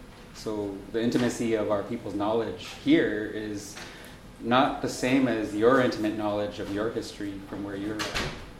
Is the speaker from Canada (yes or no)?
yes; British Columbia, Canada; Because I'm not even Gidimden. … from Giksan. But I am considered related to the Gidimden clan.